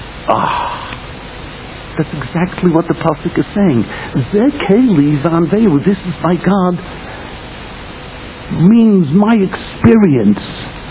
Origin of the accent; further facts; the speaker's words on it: United States; But I'm an American. I'm a hoarder.